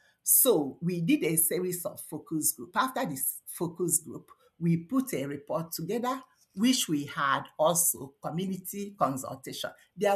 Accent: Nigeria; now in Canada; I'm a Canadian citizen, originally immigrated to Canada from Nigeria some years ago.

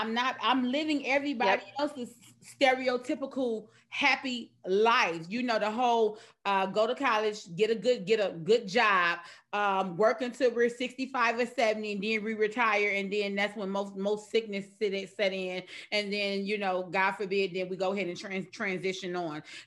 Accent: Chicago, Illinois, United States; moved away as an adult; now in Houston, United States; you know, I relocated from Chicago to Houston.

